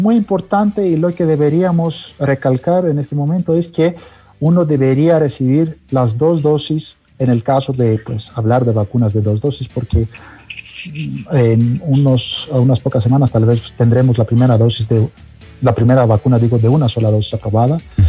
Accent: Greece; este apellido raro y largo que tengo yo siendo griego

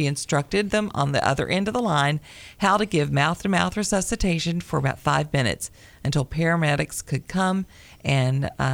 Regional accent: Tennessee, United States; Being as I'm from Tennessee and we use whiskey for everything

